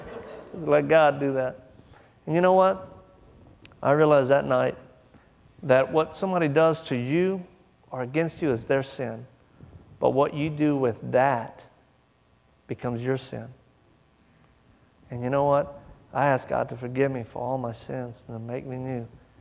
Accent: Mississippi, United States; I go through the town where I was raised in Mississippi.

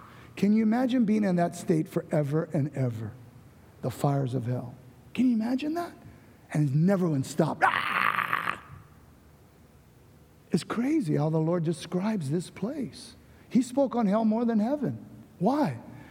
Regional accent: California, United States; when I was a little kid growing up in Cali as a housing kid, street kid

